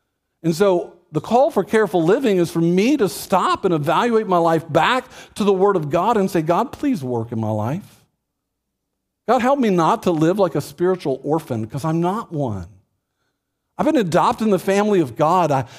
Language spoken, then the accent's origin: English; Texas, United States; I mean, I grew up in Texas. I like Bluebell.